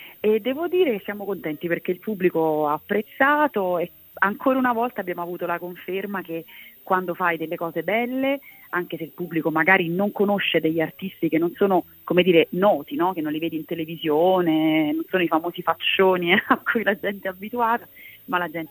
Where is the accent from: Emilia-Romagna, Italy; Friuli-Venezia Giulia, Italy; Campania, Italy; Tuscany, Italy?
Campania, Italy; Naples; now in Anzio, Italy; Io sono napoletana, come tu sai, però da 3 anni vivo